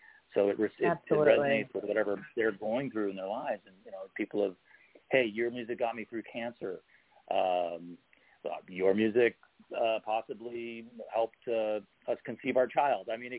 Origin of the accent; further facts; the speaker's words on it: Toronto, Ontario, Canada; Just living in Toronto, growing up in Toronto, I wasn't exposed to jazz at all